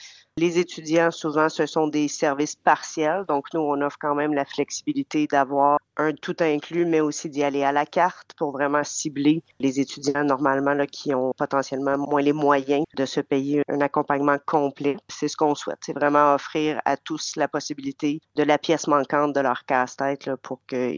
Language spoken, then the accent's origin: French; Montreal, Quebec, Canada; J'ai grandi à Montréal avec plein d'autres cultures autour de moi. Je suis moitié portugaise également